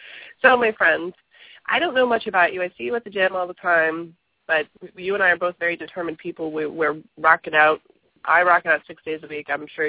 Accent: Miami, Florida, United States; And you would think I'm from Miami, and I have lived here for 20 winters, and I'm trying to move back home to where, you know, it's flip-flops all year round.

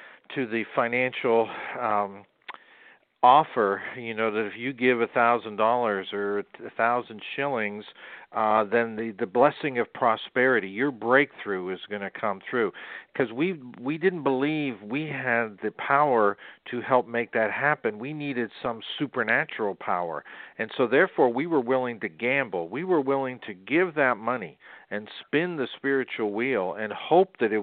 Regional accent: Kenya; You know, we're African, we're Kenyan, we're poor, we're village people.

